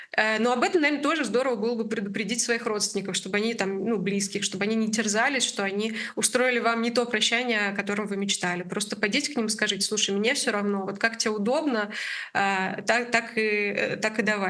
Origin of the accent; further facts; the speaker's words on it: Kazan, Tatarstan, Russia; И я сама из Казани